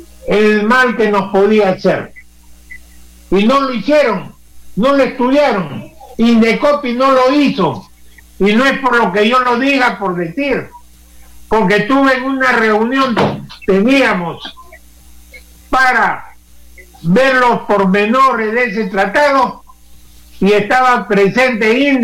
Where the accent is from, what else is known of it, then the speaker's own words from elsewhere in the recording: Peru; esa calificación como peruanos